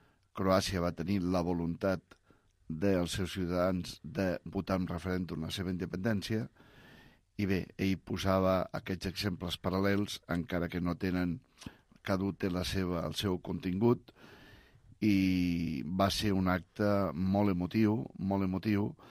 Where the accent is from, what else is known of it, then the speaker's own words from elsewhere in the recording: Catalonia, Spain; des del punt de vista ciutadà de Catalunya, que sóc català, ciutat de peu